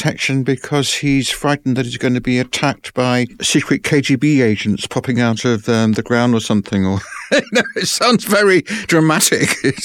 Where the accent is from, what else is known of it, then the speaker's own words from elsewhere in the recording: London, United Kingdom; I remember the Soviet Union, and I remember growing up in London, and I remember the same thing.